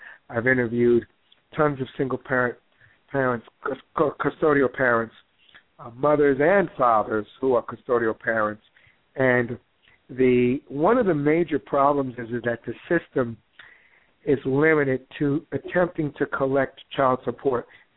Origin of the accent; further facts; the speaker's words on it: Newark, New Jersey, United States; And I was, when I was growing up, I grew up in Newark.